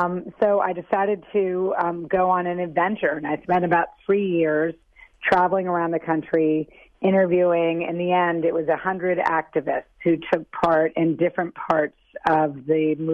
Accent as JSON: {"language": "English", "town": "New York City", "region": "New York", "country": "United States", "tie": "born or raised there", "said": "I grew up in New York City on Central Park West, and my playground was the staging ground for so many different protest movements in the late 60s and early 70s."}